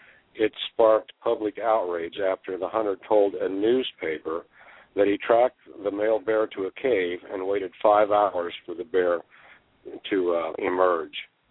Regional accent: Kansas, United States; Now, this is from my home state of Kansas

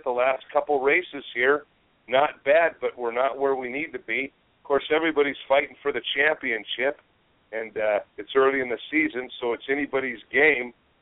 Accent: Seattle, Washington, United States; You know, we're from Seattle, Washington, so, we're not used to the muggy air up in there.

